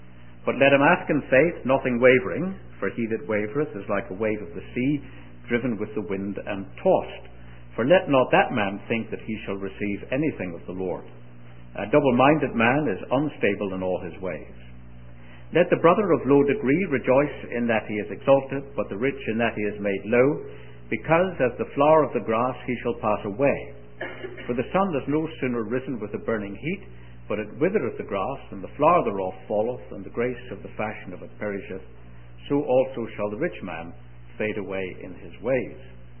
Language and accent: English; Northern Ireland, United Kingdom; born there; accent: mixture of Northern Irish, English and Scots; moved away as an adult; also born or lived in Scotland; now in England; I was born in Northern Ireland, of which everybody has heard, and left there when I was 23, got married, lived in Scotland for 7 years, and have lived in England ever since. That accounts for my accent being a sort of mixture of Northern Irish, English, and Scots.